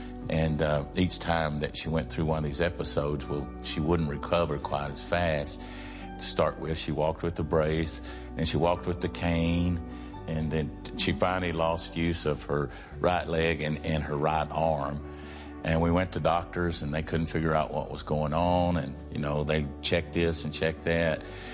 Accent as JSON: {"language": "English", "town": "Abilene", "region": "Texas", "country": "United States", "said": "this is my wife, Reggie. We're from Abilene, Texas."}